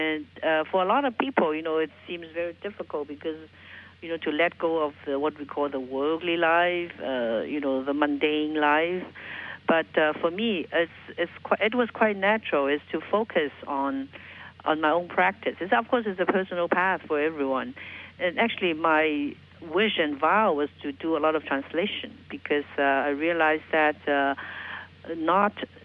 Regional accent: Hong Kong; I was born and raised in Hong Kong, as you just mentioned earlier.

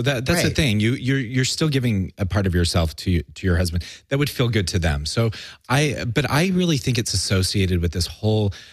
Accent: Utah, United States; I grew up in Utah and my family didn't have a lot of money and that was our vacation.

